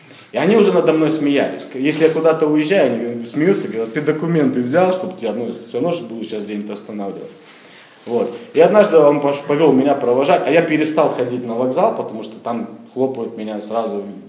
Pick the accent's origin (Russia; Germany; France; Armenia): Germany; Я говорю, я немец.